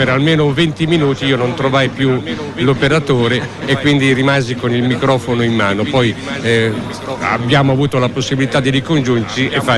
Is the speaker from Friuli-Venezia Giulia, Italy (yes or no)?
no; Ancona, Marche, Italy; Da anconetano mi sono dovuto rassegnare al fatto che in città non ci sono le forze economiche per poter fare una squadra di alto livello.